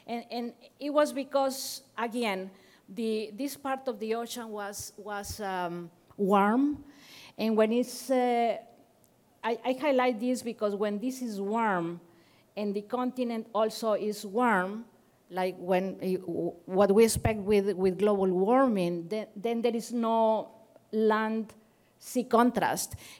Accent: Monterrey, Nuevo León, Mexico; English is a second language; In Mexico, we had here in my city, I'm from Monterrey, Mexico, here is south of Texas.

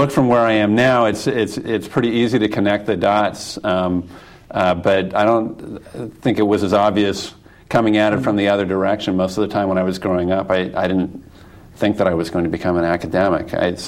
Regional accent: Eugene, Oregon, United States; I was raised in Eugene, Oregon, so just up the coast a little bit.

